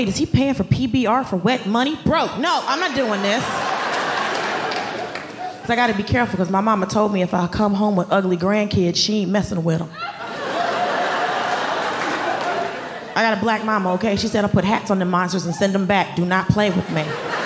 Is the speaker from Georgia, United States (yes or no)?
yes; Atlanta, Georgia, United States; now in New York, United States; Because I didn't interact with a lot of Jews growing up because I grew up in Atlanta, so they kept themselves in a safe place.